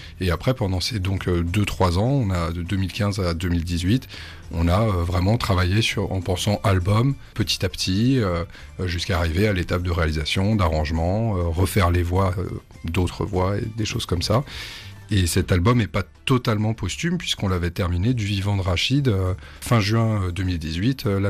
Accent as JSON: {"language": "French", "town": "Paris", "region": "Île-de-France", "country": "France", "said": "Parce que j'étais dans le punk et puis j'étais de Ménilmontant en même temps."}